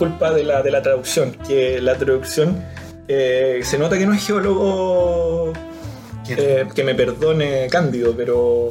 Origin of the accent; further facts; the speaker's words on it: Chile; Somos chilenos, hemos fundado un español distinto.